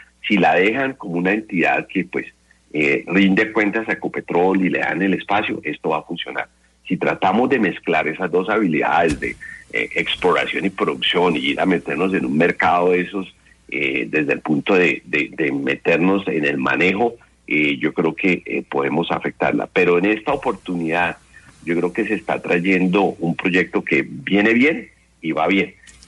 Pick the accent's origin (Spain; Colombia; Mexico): Colombia; esa primera parte, como colombiano, viendo lo que va a solventar la transacción